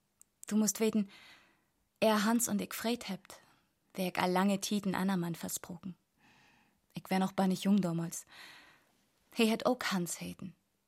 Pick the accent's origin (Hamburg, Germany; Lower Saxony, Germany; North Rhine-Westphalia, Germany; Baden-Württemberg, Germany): Hamburg, Germany; Wir leben damals in Hamburg. Ich bin in der Stadt groß geworden.